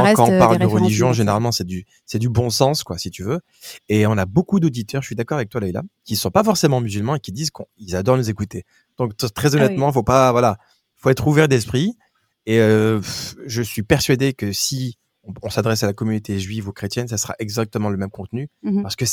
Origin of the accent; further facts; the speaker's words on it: Grenoble, Auvergne-Rhône-Alpes, France; Et du coup, moi j'ai grandi effectivement à Grenoble